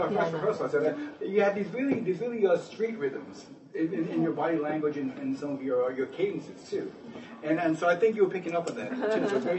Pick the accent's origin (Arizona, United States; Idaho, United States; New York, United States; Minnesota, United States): New York, United States; Queens; Like I grew up in Queens and Flushing, and it's thing, the different countries in New York.